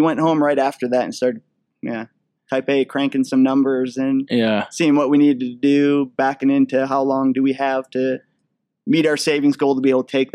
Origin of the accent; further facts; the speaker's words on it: Michigan, United States; Growing up in Michigan, we'd always take trips out west, so I kind of dreamed of going back out west.